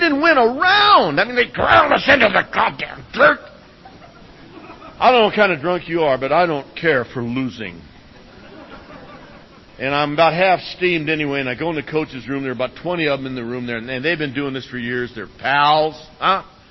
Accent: Oceanside, California, United States; where are you from? God, I was grateful to be spoken to. I said, Oceanside.

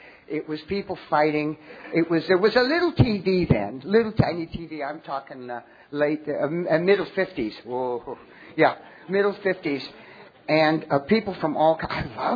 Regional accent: Pittsburgh, Pennsylvania, United States; also born or lived in Ohio; now in Boston, United States; I am from Boston, and I've lived there, yes. South Boston, down near the beach, you know.

